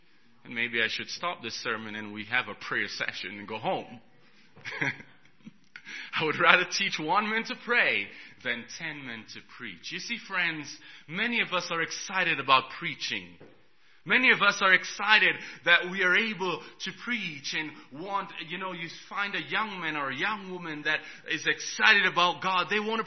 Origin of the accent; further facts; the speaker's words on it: Jamaica; I'm from Jamaica, so I've seen a lot of storms.